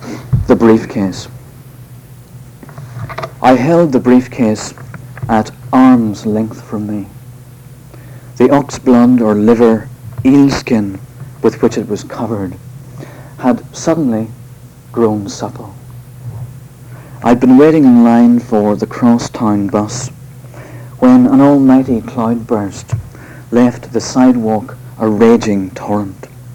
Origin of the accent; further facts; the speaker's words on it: Northern Ireland, United Kingdom; There wasn't a great deal happening in the little village outside which I was brought up on the Armagh-Tyrone border.